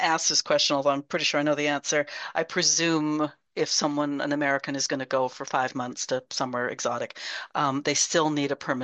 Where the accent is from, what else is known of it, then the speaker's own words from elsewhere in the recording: Canada; I'm from Canada.